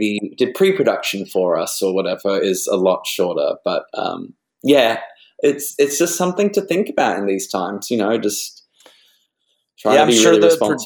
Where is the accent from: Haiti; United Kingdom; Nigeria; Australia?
Australia; now in New York, United States; I am from Australia.